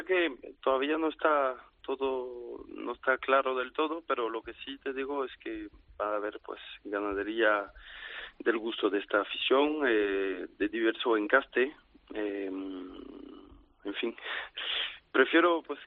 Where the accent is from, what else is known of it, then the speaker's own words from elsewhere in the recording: Arles, Provence-Alpes-Côte d'Azur, France; Hacerlo en mi tierra, en Arles, también fue muy bonito